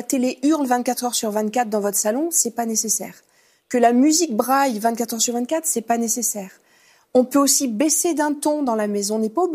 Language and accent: French; France; Nous, on est des Latins, hein. On est des Français, on est des Latins.